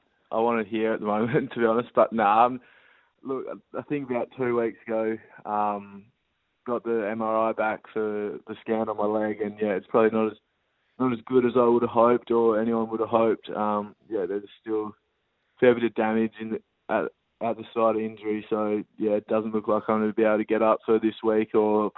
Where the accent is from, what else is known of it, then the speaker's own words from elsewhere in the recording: Australia; also born or lived in South Africa; I grew up mainly in Australia. I was born in South Africa, actually. Moved here in 2007 when I was four.